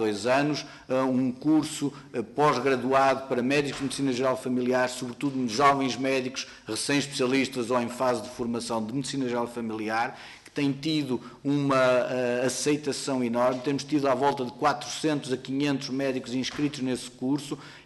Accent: Portugal; e eu, enquanto português, enquanto cidadão comum.

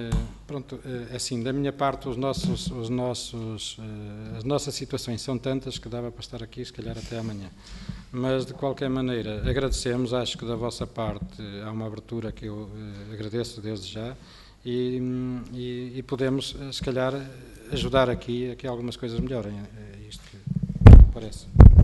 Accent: Porto, Norte, Portugal; Eu sou da zona do Porto, conheço bem a zona de Passo Ferreira, de Lousada

